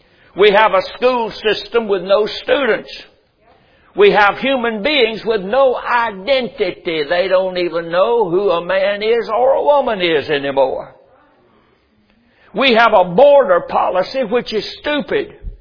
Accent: United States; and I am an American, and I was born in this country. And I love my country.

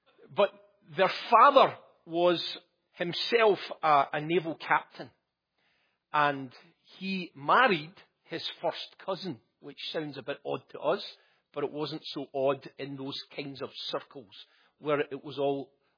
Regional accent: Scotland, United Kingdom; Parts of it are just full of names that really mean nothing to me as a Scotsman

